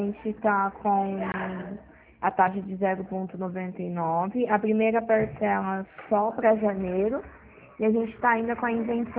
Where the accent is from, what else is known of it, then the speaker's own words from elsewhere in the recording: Pirassununga, São Paulo, Brazil; Eu sou de Pirassununga, interior aqui de São